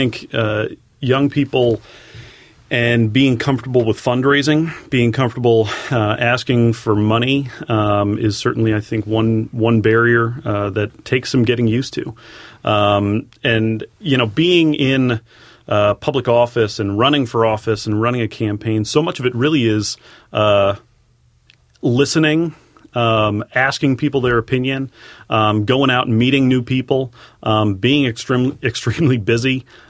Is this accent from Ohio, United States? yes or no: yes; Cincinnati, Ohio, United States; now in Covington, United States; I grew up in Cincinnati. I've been living in Covington now for about 7.5 years.